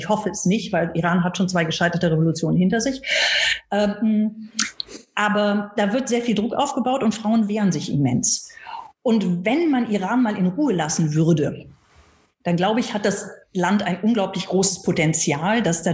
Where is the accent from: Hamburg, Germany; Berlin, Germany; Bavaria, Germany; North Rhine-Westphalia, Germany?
North Rhine-Westphalia, Germany; Cologne; Ich bin gebürtige Kölnerin.